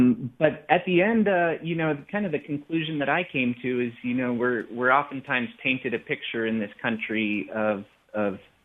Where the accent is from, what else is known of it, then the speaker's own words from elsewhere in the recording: Rocky Mountains, United States; I got into trail running because I grew up in the Rockies.